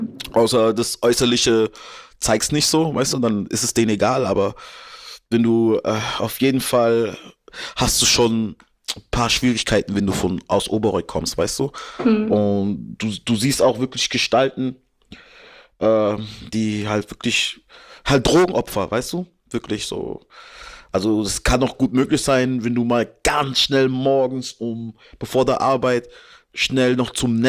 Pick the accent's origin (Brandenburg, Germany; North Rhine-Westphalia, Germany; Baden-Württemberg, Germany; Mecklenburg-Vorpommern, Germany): Baden-Württemberg, Germany; Karlsruhe; Ich liebe auch meine Stadt Karlsruhe. Und ja, wir sind alle aus Baden-Württemberg.